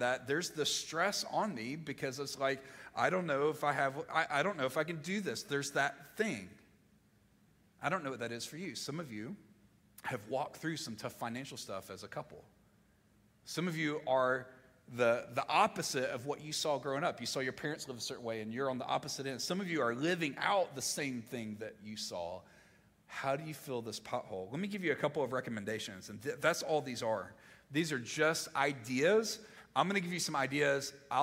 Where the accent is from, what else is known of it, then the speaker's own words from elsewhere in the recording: Mississippi, United States; I'm from Mississippi. I need something simple.